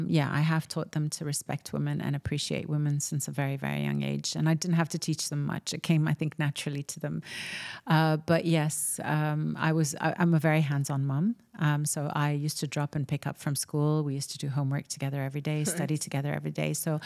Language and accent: English; Dubai, United Arab Emirates; And born and raised in Dubai. Dubai is home.